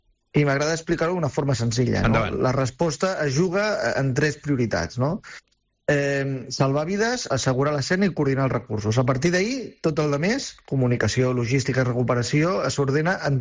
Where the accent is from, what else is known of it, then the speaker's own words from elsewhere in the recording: Girona, Catalonia, Spain; O sigui, jo soc de Girona, no?